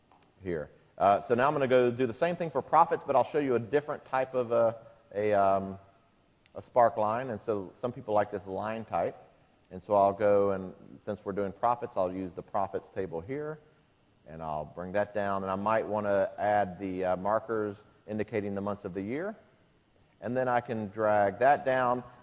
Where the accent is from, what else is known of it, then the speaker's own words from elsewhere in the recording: Southeast, United States; and again, I'm from the Southeast, right?